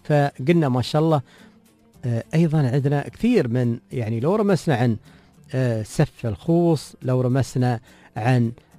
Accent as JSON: {"language": "Arabic", "country": "United Arab Emirates"}